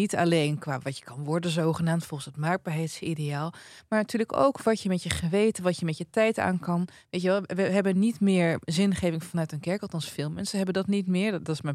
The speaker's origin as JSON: {"language": "Dutch", "region": "Overijssel", "country": "Netherlands", "said": "Ja, een beetje, maar ik kom uit Twente."}